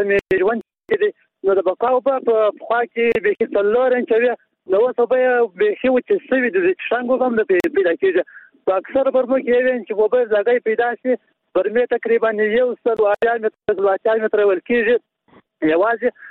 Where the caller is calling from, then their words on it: Kandahar, Afghanistan; د کندهار له تمه یو سلام تاسو ته سلام